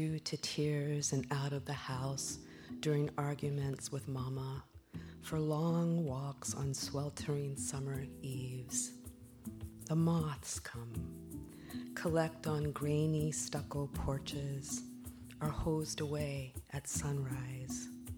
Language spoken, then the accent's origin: English; Compton, California, United States; born there; I was born in 1964 on Central Avenue in Compton.